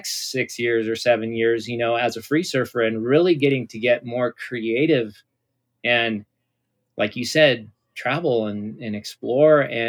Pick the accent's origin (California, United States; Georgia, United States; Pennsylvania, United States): California, United States; also born or lived in Colorado; I was born in Colorado, and my dad was a ski instructor and carpenter. My mom, you know, was kind of, they're both hippies. And then we moved to Southern California from there